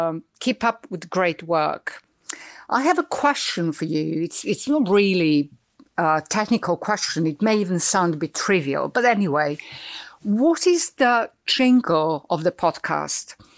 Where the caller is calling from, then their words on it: Belgrade, Serbia; I'm calling you from Belgrade in Serbia.